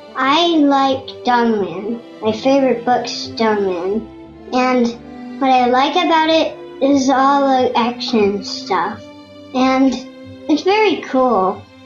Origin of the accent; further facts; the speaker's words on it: Gulfport, Mississippi, United States; I'm from Mississippi Gulfport.